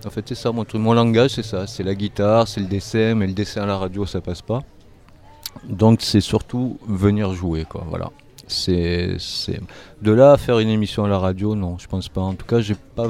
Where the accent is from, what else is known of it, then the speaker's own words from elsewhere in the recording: Marseille, Provence-Alpes-Côte d'Azur, France; born there; je suis né à Marseille